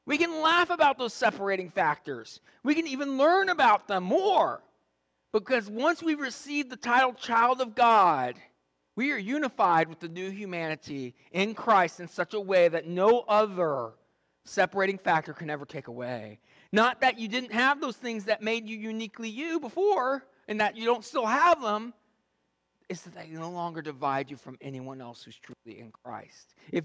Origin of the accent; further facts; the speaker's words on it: United States; I'm an American. Ooh. I'm a veteran.